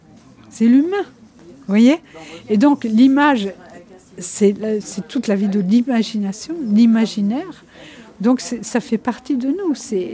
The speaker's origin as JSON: {"language": "French", "region": "Normandy", "country": "France", "said": "moi je viens de la province, je suis normande, hein."}